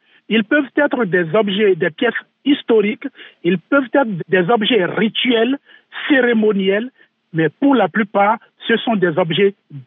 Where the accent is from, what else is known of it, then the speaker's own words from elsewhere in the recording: Benin; de l'histoire des œuvres pillées chez nous au Bénin